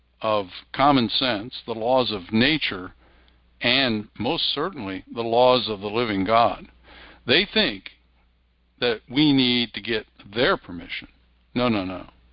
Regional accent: Wales, United Kingdom; I'm a Welshman, so we're kinsmen.

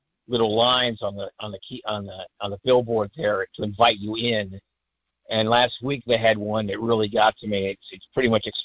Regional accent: Indiana, United States; and I grew up in Indiana. I've got friends in Indiana

